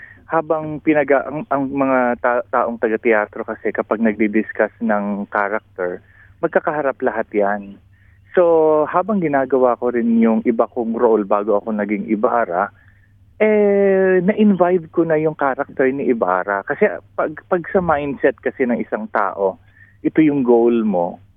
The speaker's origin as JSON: {"language": "Tagalog", "region": "Calabarzon", "country": "Philippines", "tie": "born or raised there", "said": "I'm lucky ako kasi lumaki ako sa Batangas."}